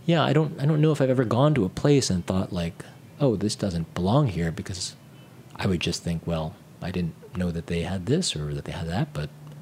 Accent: New York City, New York, United States; now in Brooklyn, United States; I mean, I'm born in Manhattan. I grew up in Manhattan

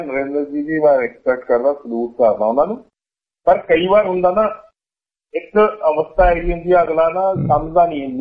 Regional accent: Andhra Pradesh, India; also born or lived in Odisha; ਮੇਰਾ ਜਨਮ ਹੋਇਆ ਸੀ ਉੜੀਸਾ ਦੇ ਵਿਚ 1977 ਦੇ ਵਿਚ ਭੁਵਨੇਸ਼ਵਰ ਦੇ ਵਿਚ ਪੁਰੀ ਦੇ ਵਿਚ ਮੇਰੇ ਡੈਡੀ ਸੈਂਟਰ ਬਾਰਡਰ ਵਿਚ ਕੰਮ ਕਰਦੇ ਸੀ ਸਰਕਾਰ ਸੈਂਟਰ ਡਿਪਾਰਟਮੈਂਟ ਦੇ ਅੰਡਰ ਸੀਗੇ ਮੇਰੇ ਜਨਮ ਤੋਂ ਬਾਅਦ 6 ਮਹੀਨਿਆਂ ਬਾਅਦ ਉਹ ਆਂਧਰਾ ਪ੍ਰਦੇਸ਼ ਉਹਨਾਂ ਦੀ ਟ੍ਰਾਂਸਫਰ ਹੋ ਗਈ

